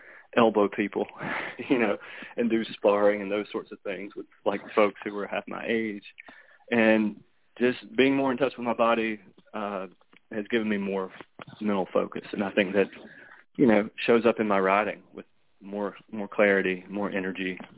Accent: North Carolina, United States; Like I said, I'm from Western North Carolina. I grew up in the foothills of the mountains.

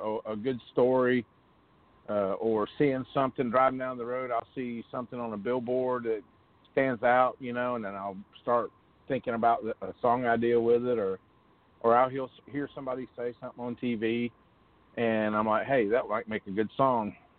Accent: St. Augustine, Florida, United States; Well, growing up, I grew up in San Augustine, Florida.

